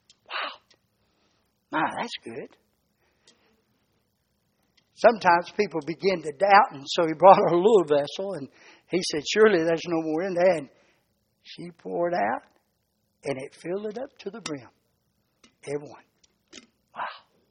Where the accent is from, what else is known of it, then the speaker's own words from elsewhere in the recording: Georgia, United States; I'm from Georgia, so you know.